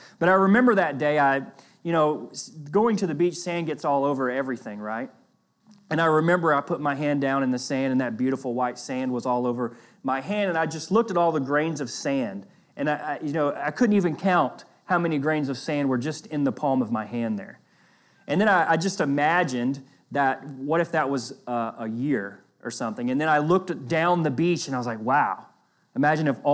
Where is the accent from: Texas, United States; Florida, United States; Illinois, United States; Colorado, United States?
Florida, United States; I am from Northwest Florida, which is still part of Florida. I know I get picked on a little. I am a Floridian. I'm from the Northwest part of Florida on the Gulf Coast